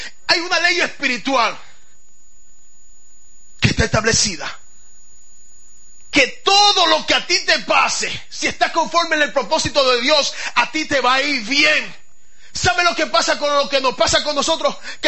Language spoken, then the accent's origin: Spanish; Santo Domingo, Dominican Republic; ¿Se imagina usted que yo vengo de Santo Domingo